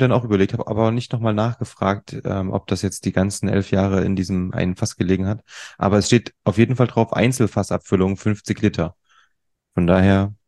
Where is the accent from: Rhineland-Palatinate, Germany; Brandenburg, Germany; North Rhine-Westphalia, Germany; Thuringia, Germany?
Thuringia, Germany; Jena; Jena ist ja meine Heimatstadt.